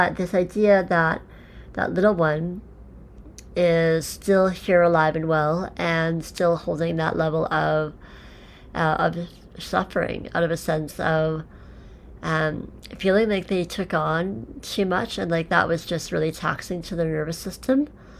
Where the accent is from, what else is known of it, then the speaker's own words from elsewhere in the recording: Regina, Saskatchewan, Canada; where I grew up in Regina, Saskatchewan, Canada.